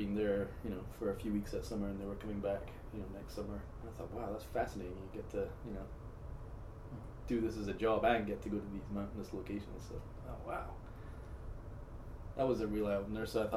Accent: Scotland, United Kingdom; So I grew up in Scotland, which is a formerly glaciated landscape, much like Maine, and spent a lot of my childhood and youth years out in the wilderness hiking and climbing and skiing.

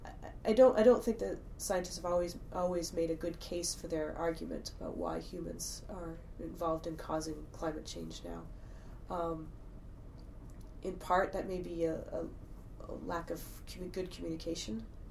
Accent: Maine, United States; I'm from Maine, and so I was definitely happy to be able to do graduate work here.

